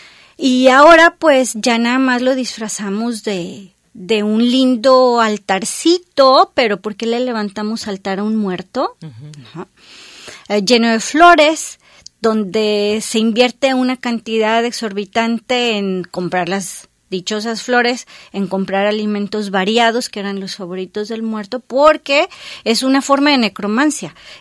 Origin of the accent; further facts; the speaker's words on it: Mexico; Yo soy mexicana, estoy muy orgullosa de mis orígenes, de mi país